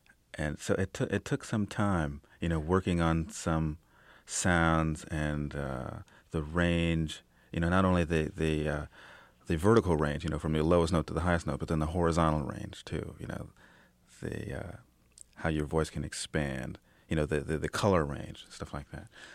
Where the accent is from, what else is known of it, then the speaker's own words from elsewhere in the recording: New York, United States; In fact, there was, when I was growing up in New York, I think Texaco had a program.